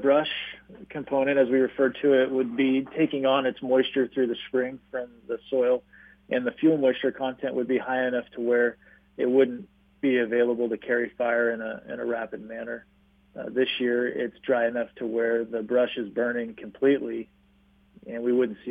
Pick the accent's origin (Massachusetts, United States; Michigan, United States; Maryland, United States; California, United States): California, United States; Nevada City; Yeah, so I grew up in Nevada City, California, another foothill community just north of here by about 100 miles.